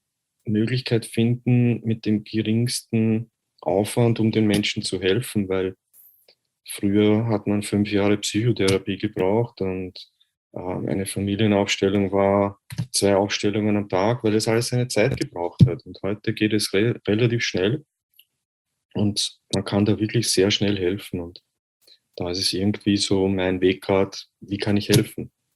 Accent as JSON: {"language": "German", "region": "Vienna", "country": "Austria", "said": "wie ihr wahrscheinlich hören könnt. Ich bin aus Österreich, aus Wien. Ich hoffe, ihr könnt meinen Dialekt verstehen."}